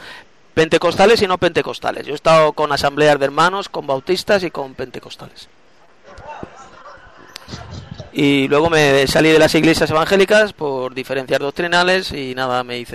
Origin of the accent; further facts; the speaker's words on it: Madrid, Community of Madrid, Spain; soy de Madrid, España. Tengo 46 años.